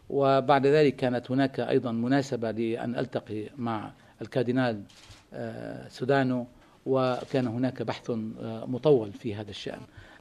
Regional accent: Lebanon; حرصنا على أن نظهرها نحن من لبنان في حاضرة الفاتيكان

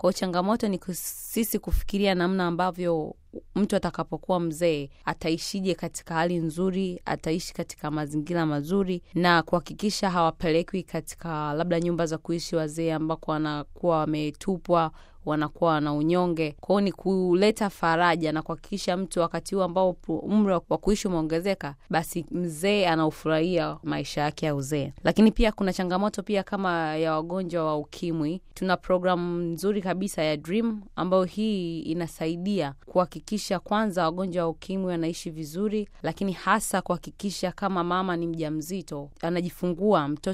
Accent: Moshi, Kilimanjaro, Tanzania; nimetokea Tanzania, Moshi

